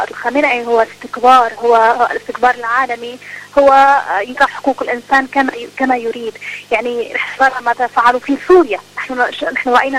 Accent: Bahrain; قبل 2017 كان عندنا في البحرين جمعية من الجمعيات المعروفة جدا

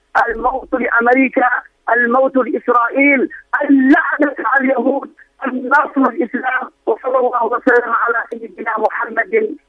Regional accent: Yemen; نحن كشعب يمني وكمسلمين

